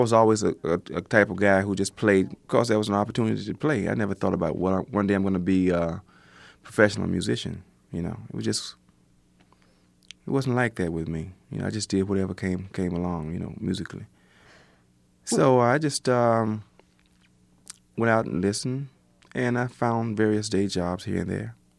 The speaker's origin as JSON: {"language": "English", "region": "Mississippi", "country": "United States", "moved": "yes", "said": "Like I say, I'm from Mississippi. And when I moved to the East Coast, they had another attitude about our presentation of music."}